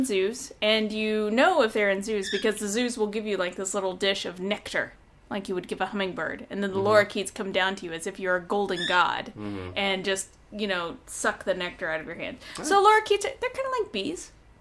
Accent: Indiana, United States; accent: Indiana Hoosier; My Indiana Hoosier accent's coming out.

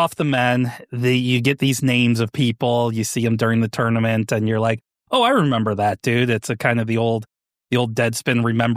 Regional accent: United States; That's why, of course, I follow the American players because I'm an American.

